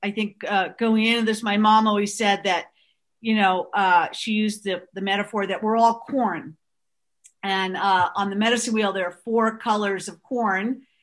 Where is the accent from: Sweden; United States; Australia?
United States; Long Island, New York; we grew up on the North Shore of Long Island, and I always felt somewhat out of place